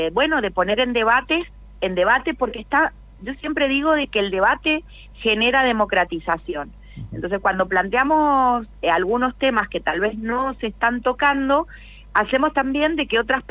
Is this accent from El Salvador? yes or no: no; Mendoza, Argentina; yo que vengo del Valle de Uco